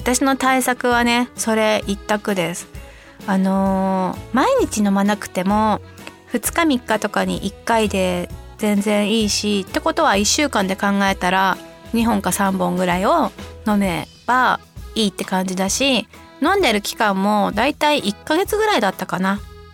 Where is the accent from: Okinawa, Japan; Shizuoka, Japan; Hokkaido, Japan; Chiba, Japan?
Hokkaido, Japan; Sapporo; also born or lived in Kanto; 札幌が地元の私もこの時期は鼻がもぞもぞして詰まり気味です。関東在住の時に比べると地元札幌ではかなり症状が軽いので